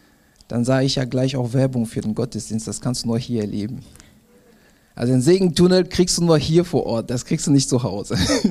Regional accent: Cameroon; Wir waren in Kamerun, ich komme aus Kamerun übrigens

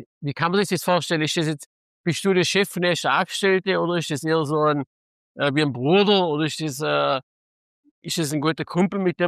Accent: Baden-Württemberg, Germany; bei uns im Schwabenland

